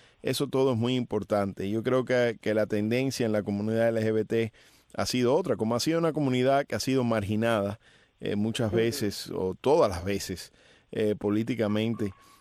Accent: Cuba; now in United States; como cubano americano

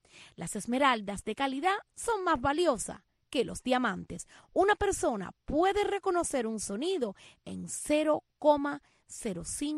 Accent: Cuba; moved away; nosotros los cubanos, cuando salimos de Cuba

